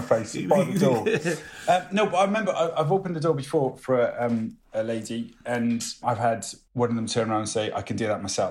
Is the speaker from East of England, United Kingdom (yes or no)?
no; Wales, United Kingdom; also born or lived in United States; But I'm Welsh, so it's allowed.